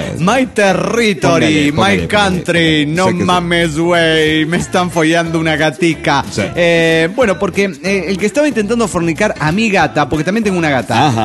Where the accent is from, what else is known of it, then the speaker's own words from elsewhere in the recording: Ecatepec, State of Mexico, Mexico; de Catepec.